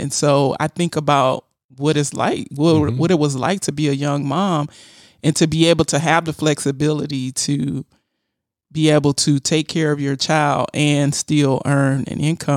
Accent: Florida, United States; Like, I grew up in South Florida.

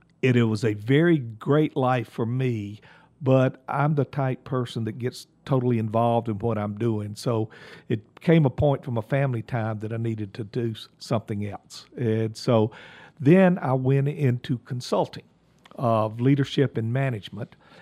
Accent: Columbia, South Carolina, United States; Growing up in the South, I'm from Columbia, South Carolina, out in the country of Columbia. In the 50s and 60s, there wasn't a lot to do other than be involved in sports.

